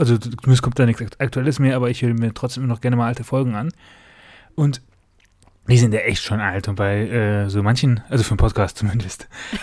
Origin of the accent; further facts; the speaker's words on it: Rheine, North Rhine-Westphalia, Germany; ich bin eigentlich aus dem Münsterland, Rheine. Und halt für Studium dann öfter mal drüben.